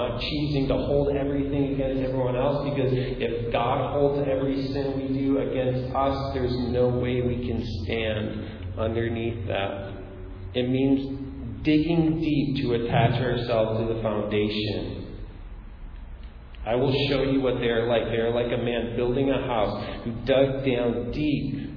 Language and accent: English; Deerfield, United States; Did I know that you were in Deerfield for a while? I don't even know. That's my hometown.